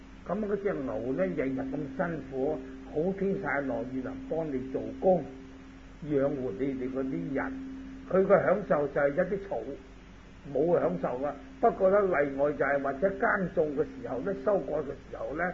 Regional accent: China; 咁我哋中国人咧有啲善心，好就系我唔食牛肉噶，

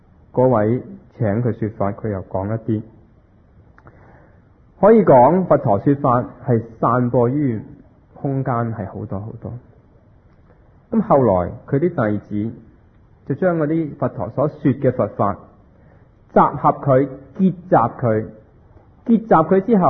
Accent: Hong Kong; 1984年，中国要收翻香港，我哋香港人，我谂八九成都希望啲英国佬唔好走。

